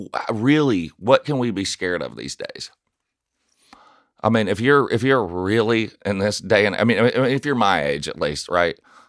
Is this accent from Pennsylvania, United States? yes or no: no; Nashville, Tennessee, United States; No. I grew up in South Nashville.